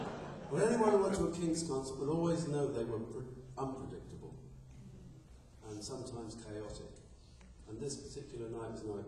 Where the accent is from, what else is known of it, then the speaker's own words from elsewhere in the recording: London, United Kingdom; those three villages where I grew up in North London: Highgate, Hampstead, and Muswell Hill.